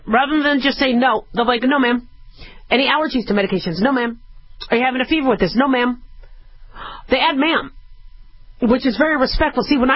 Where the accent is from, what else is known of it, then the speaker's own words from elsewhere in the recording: the West, United States; But we don't do that in the West. And I grew up in the West.